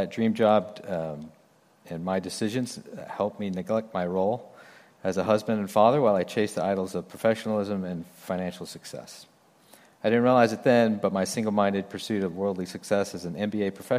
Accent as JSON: {"language": "English", "town": "Oklahoma City", "region": "Oklahoma", "country": "United States", "said": "I'm from Oklahoma, the Oklahoma City area"}